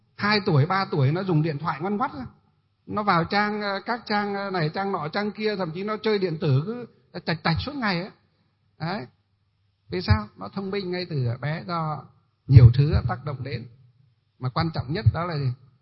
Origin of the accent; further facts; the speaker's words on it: Hòa Bình, Vietnam; Quê chúng tôi là quê ở Hòa Bình đấy, gọi là quê Hòa Bình, tỉnh Hòa Bình, là có cái thủy điện đó, một trong những thủy điện đầu tiên ở nước Việt Nam chúng ta.